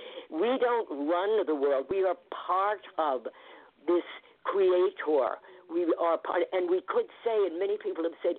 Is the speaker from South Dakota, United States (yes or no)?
no; Queens, New York, United States; now in Connecticut, United States; I was from Queens until I moved to Connecticut, yes.